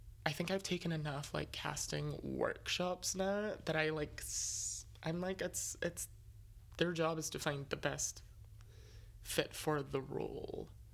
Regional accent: Scotland, United Kingdom; I'm now at a point where most people know that I'm Scottish, but if I'm meeting someone for the first time, I use my American dialect

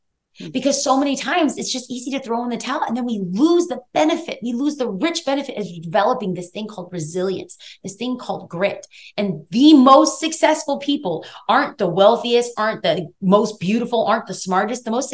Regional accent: East Los Angeles, California, United States; So I grew up in East Los Angeles, California. I have like a very different upbringing, like I kind of mentioned before.

